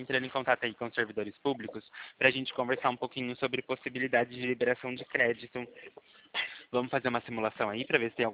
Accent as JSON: {"language": "Portuguese", "region": "São Paulo", "country": "Brazil", "said": "Eu sou daqui do interior do estado de São Paulo."}